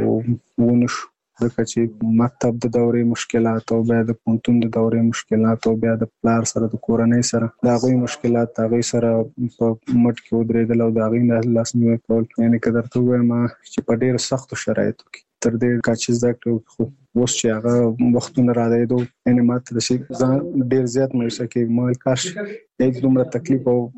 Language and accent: Pashto; Nangarhar, Afghanistan; now in Kabul, Afghanistan; زموږ کور په ننګرهار کې دی، زه په کابل کې هم دلته